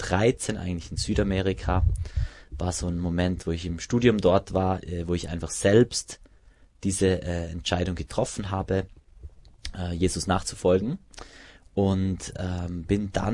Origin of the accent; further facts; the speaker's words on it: Reutte, Tyrol, Austria; now in Innsbruck, Austria; ich selber bin aus Tirol, also eigentlich aus dem Bezirk Reutte. Aber jetzt schon seit 14, bald 15 Jahren im Inntal, also in Innsbruck.